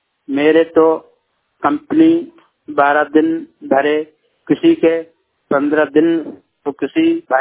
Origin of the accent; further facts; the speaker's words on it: Jhansi, Uttar Pradesh, India; now in Ahmedabad, India; और मैं अहमदाबाद में रहता हूँ। मेरा गांव, मेरा जिला झांसी तीरथ का रहने वाला हूँ। मैं अहमदाबाद में रह रहा हूँ काफी दिनों से